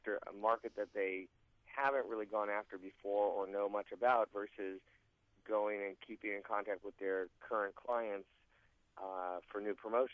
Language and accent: English; California, United States; accent: Southern California; You probably recognize my accent because I'm from South California.